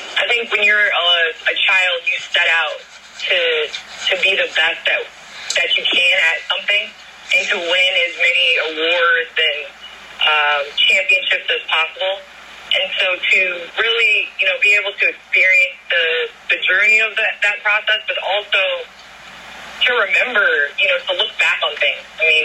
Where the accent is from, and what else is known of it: Chicago, Illinois, United States